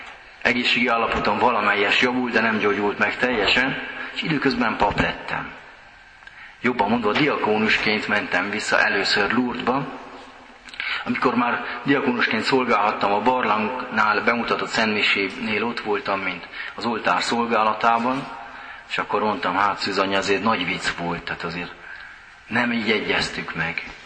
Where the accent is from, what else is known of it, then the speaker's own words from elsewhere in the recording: Sândominic, Harghita, Romania; accent: Székely; Én Csíkszentdomokosról származom, Székelyföldről, valószínű, hogy érződik is az akcentuson.